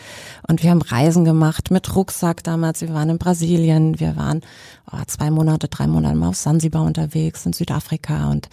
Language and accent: German; Hesse, Germany; Ursprünglich bin ich ein Hesse in der Ecke von Bad Homburg.